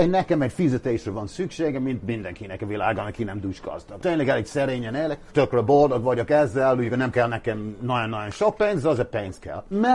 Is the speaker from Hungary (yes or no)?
no; Dublin, Leinster, Ireland; Dublinben, ahol én felnőttem a köztársaságban délen